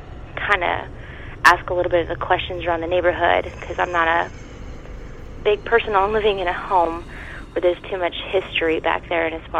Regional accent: California, United States; I'm originally from California, but I'm a dependent of a military member in the service, so I move around a lot.

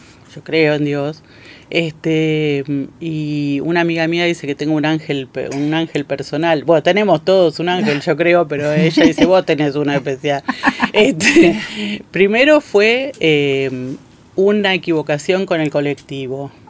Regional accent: Argentina; si soy argentina tengo que saber.

